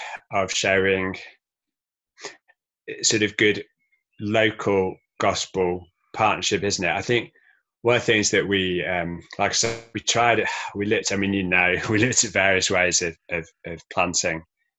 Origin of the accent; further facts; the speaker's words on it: Manchester, North West England, United Kingdom; You know, I'm from Manchester originally.